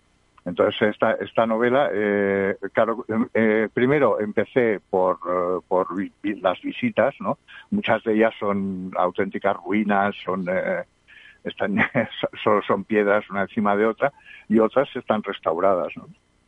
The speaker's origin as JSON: {"language": "Spanish", "region": "Catalonia", "country": "Spain", "said": "era, por ejemplo, Cataluña, ¿no? Que es mi tierra, ¿no?"}